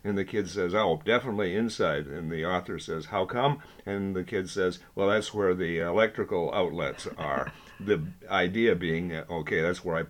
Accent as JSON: {"language": "English", "town": "Sault Ste. Marie", "region": "Ontario", "country": "Canada", "tie": "born or raised there", "said": "he and I grew up in Sault Ste. Marie, Ontario"}